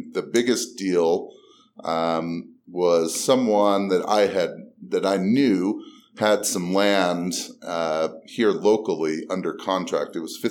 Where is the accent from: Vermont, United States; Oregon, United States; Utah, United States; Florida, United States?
Utah, United States; I actually back in 2001 started the Salt Lake RIA. We're from Utah.